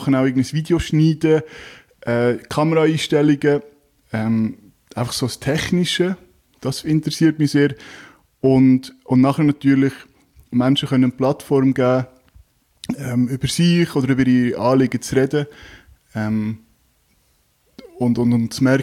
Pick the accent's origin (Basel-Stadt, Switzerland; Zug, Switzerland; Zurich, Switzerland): Zug, Switzerland; Ich bin ursprünglich aus Zug, im Zug aufgewachsen.